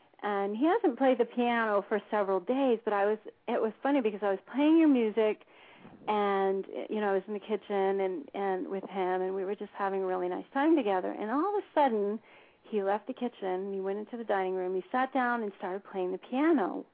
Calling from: Devens, Massachusetts, United States; I'm calling from Devens, Massachusetts.

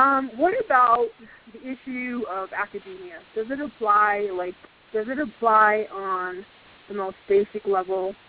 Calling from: Church Rock, New Mexico, United States; I am calling from Church Rock.

